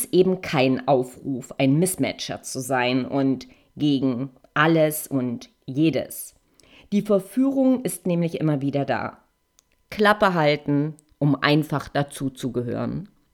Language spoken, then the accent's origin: German; East Germany, Germany; Ich komme aus der DDR und weiß, wovon ich spreche.